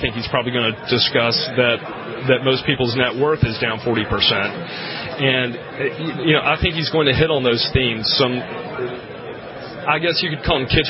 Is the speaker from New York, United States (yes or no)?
no; Georgia, United States; I'm originally from Georgia